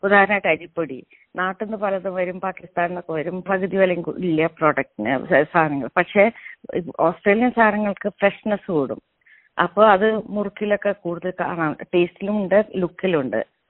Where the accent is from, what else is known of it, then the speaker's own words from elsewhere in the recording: Guruvayur, Kerala, India; also born or lived in Tamil Nadu; ജന്മദേശം തമിഴ്നാടാണ്, എങ്കിലും വളർന്നതൊക്കെ കേരളത്തിലെ ഗുരുവായൂര്.